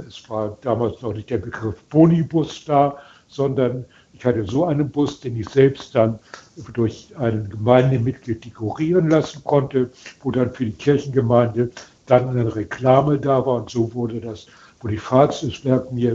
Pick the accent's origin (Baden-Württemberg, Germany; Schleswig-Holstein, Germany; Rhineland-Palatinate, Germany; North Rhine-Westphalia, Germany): Schleswig-Holstein, Germany; Lübeck; ich bin als vertriebenes Flüchtlingskind in Lübeck aufgewachsen.